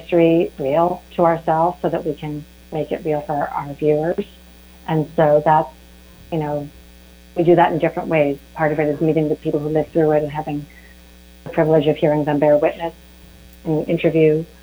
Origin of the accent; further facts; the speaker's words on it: New York City, New York, United States; I didn't have any concept of that growing up in New York City, sort of several generations after the fact.